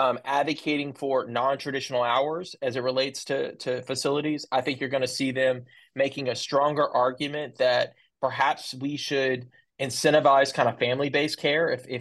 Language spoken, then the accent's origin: English; Texas, United States; a thing that makes me the proudest about being a Texan